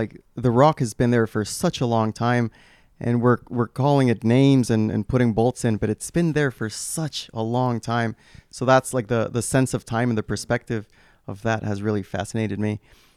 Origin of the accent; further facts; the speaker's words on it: Guatemala; I was born and raised in Guatemala.